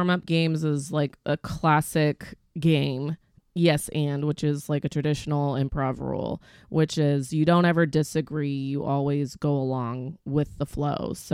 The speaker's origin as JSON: {"language": "English", "town": "Eugene", "region": "Oregon", "country": "United States", "said": "No, I'm from Eugene. I lived in Los Angeles for 6 years."}